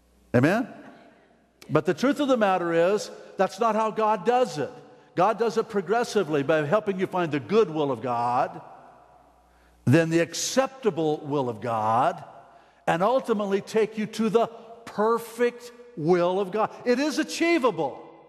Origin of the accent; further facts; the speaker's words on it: Ireland; Coming from a long line. I was Irish. What do you expect? Well, I'm still Irish, but I'm changed. I'm born again Irish.